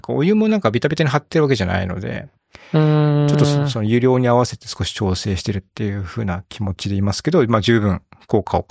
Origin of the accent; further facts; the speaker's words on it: North Kanto, Japan; born there; 僕はその北っていうかね、北関東の生まれなんで、まあ寒さは、の対策はわかってるつもりでいるんですが